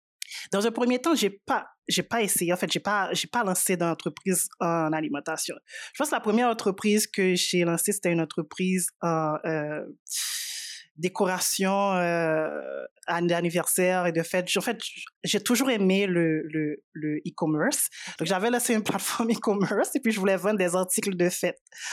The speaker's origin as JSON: {"language": "French", "country": "Haiti", "tie": "born or raised there", "moved": "as an adult", "lives_now": "Quebec, Canada", "said": "Moi, j'ai grandi en Haïti. Donc, jusqu'à mes 19 ans, avant de venir ici au Québec."}